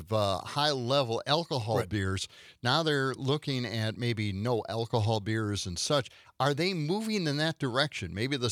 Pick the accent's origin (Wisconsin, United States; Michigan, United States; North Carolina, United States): Wisconsin, United States; Milwaukee; Milwaukee has fantastic breweries. I grew up in Milwaukee.